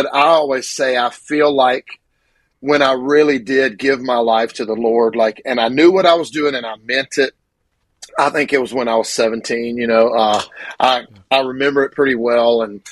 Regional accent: Grenada, Mississippi, United States; born there; And so I was born in Grenada, Mississippi.

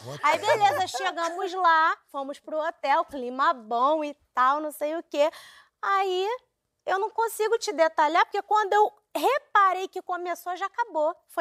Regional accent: Brazil; eu sou brasileira, eu não desisto nunca.

